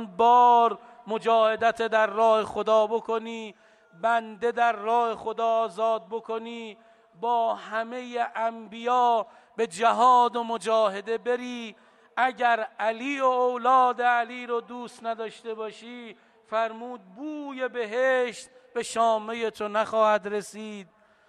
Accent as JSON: {"language": "Persian", "country": "Iran", "said": "درست ما ایرانی هستیم، درست آب و خاک ما با مدینه فاصله داره،"}